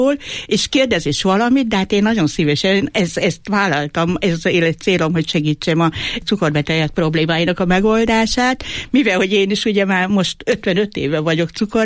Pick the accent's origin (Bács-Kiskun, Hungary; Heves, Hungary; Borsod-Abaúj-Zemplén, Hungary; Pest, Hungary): Heves, Hungary; Eger; olyan büszke voltam rá, hogy én is egri vagyok, meg ő is